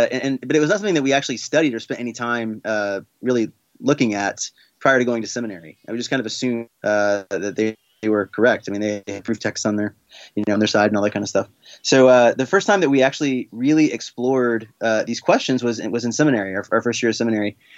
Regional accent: Atlanta, Georgia, United States; I mean, I was growing up in Atlanta and she in Texas.

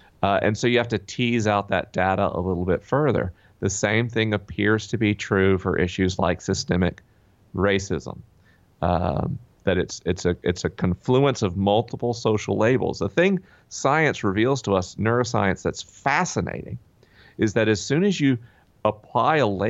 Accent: the South, United States; I grew up in the South.

